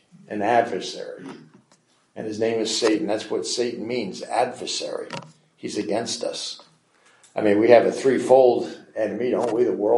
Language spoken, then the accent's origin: English; New Jersey, United States; You know, we come from New Jersey.